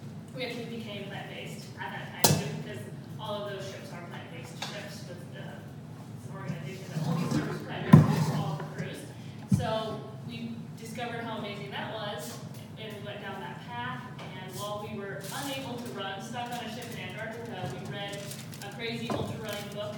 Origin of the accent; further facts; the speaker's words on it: Idaho, United States; which was very weird for me because I grew up in Idaho, nowhere near the ocean.